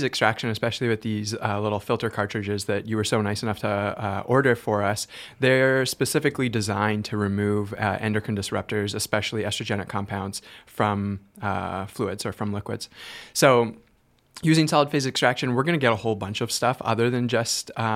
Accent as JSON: {"language": "English", "region": "Alberta", "country": "Canada", "tie": "born or raised there", "said": "And then growing up in Alberta, I thought it was important to be like a scientist or an economist or something."}